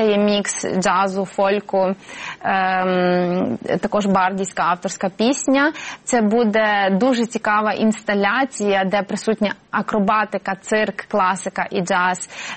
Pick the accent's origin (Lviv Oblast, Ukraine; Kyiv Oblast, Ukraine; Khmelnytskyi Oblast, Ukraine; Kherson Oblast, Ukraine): Lviv Oblast, Ukraine; Brody; я сама також родом з Броді і фактично біля цієї синагоги виросла.